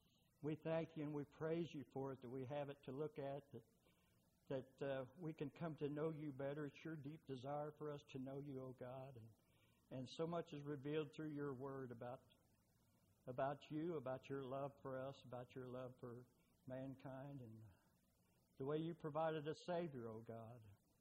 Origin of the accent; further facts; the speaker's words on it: Sparta, Illinois, United States; I say that because I was born in Red Bud and I lived in Sparta all my life, and I've got a history here.